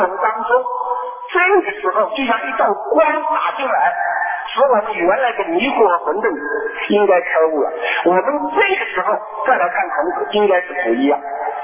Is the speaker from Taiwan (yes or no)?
no; China; 所以我们中国人如果知道这个，读罗马书应该感到很亲切